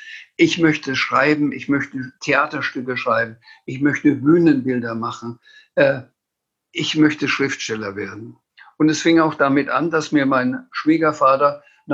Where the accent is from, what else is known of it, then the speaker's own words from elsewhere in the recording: Bavaria, Germany; accent: Franconian; trotz meiner fränkischen Mundart